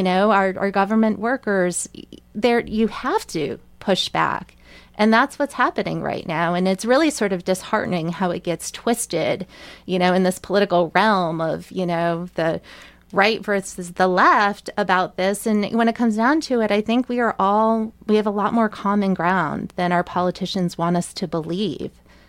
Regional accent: Massachusetts, United States; So I grew up in Massachusetts, a small rural town, about 3,000 people in the town. My eighth grade class had, I think, like 26 kids in it.

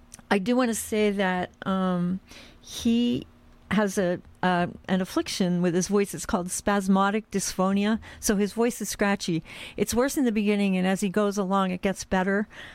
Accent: United States; I grew up on the Delaware River

